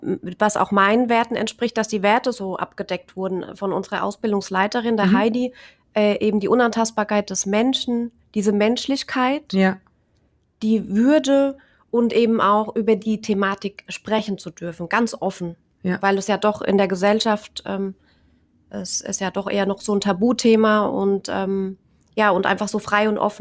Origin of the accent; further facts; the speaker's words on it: Aschaffenburg, Bavaria, Germany; ich komme aus Aschaffenburg